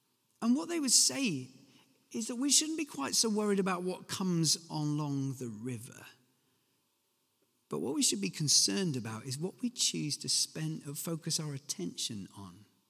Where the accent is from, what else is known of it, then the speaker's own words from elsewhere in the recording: United Kingdom; especially because we're British